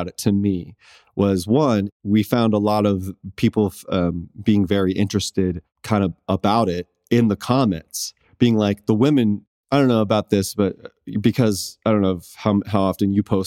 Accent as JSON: {"language": "English", "town": "Sacramento", "region": "California", "country": "United States", "tie": "born or raised there", "said": "I grew up in Sacramento. I grew up in what they call South Sac."}